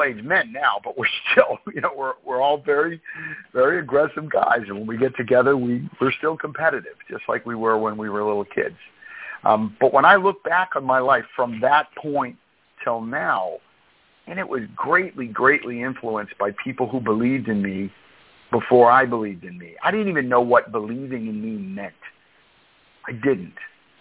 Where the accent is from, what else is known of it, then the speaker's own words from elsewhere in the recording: Boston, Massachusetts, United States; I'm right in the theater district in downtown Boston, and I grew up in South Boston.